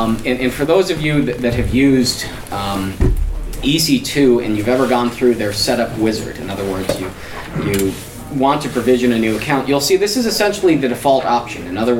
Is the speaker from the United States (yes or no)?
yes; United States; I'm a attorney from the United States